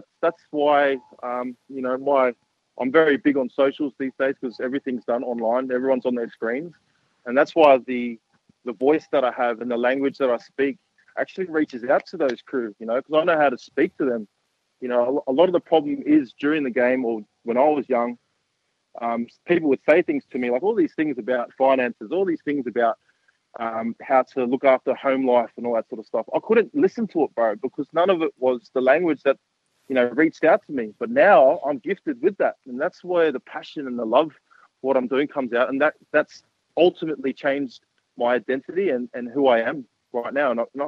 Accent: Sydney, New South Wales, Australia; So I was brought up or born and bred in Sydney.

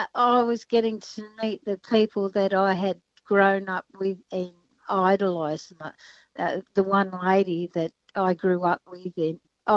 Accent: Meander, Tasmania, Australia; I came from Meander, which was one road in and one road out. We had a post office and a small shop and a hall and a school.

